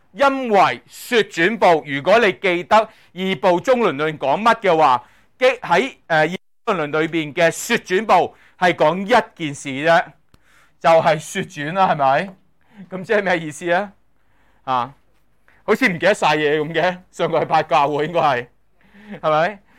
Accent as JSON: {"language": "Cantonese", "country": "Hong Kong", "said": "我哋香港人好叻嘅嘛"}